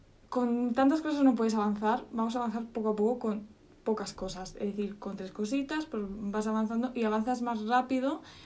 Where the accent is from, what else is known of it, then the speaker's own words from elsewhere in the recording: Portugal; yo soy portuguesa y me he visto así